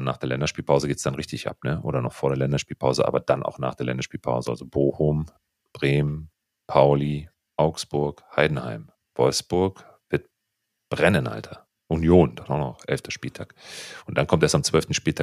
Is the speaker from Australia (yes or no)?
no; Italy; ich bin ja Italiener